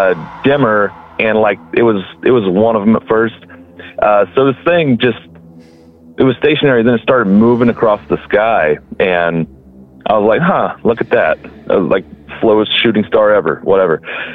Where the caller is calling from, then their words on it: Kansas, United States; I'm calling from Kansas. Good old Kansas.